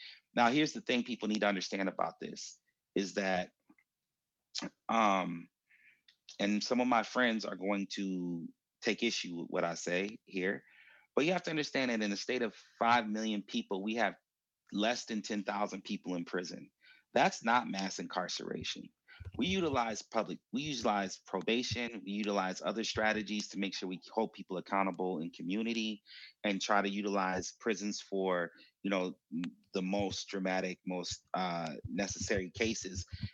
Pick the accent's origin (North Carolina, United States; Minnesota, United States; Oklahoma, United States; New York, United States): Minnesota, United States; Minneapolis; like I come from South Minneapolis, grew up South Minneapolis, spent a lot of time on the North Side.